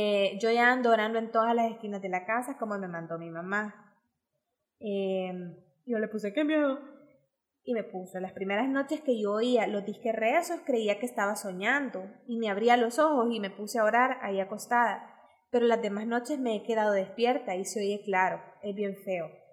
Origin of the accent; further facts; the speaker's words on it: Santa Ana, El Salvador; now in San Salvador, El Salvador; Yo soy de Santa Ana y me mudé hace 4 años a San Salvador por trabajo.